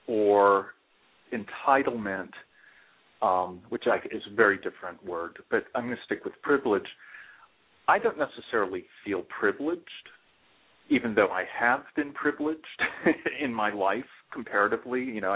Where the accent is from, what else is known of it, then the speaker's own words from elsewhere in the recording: New Orleans, Louisiana, United States; also born or lived in San Francisco; Well, I'm from New Orleans, and I moved back here a year and a half ago